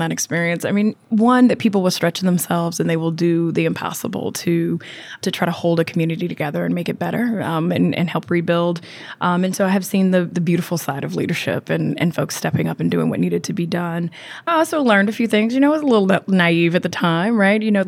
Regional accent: Baton Rouge, Louisiana, United States; now in New Orleans, United States; I grew up in Baton Rouge. I'm a Baton Rouge girl. I was, to use embarrassingly so, I went to Baton Rouge High, went to LSU

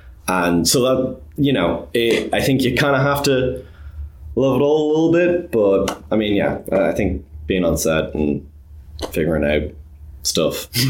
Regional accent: Dublin, Leinster, Ireland; I'm a filmmaker from Dublin, born and raised.

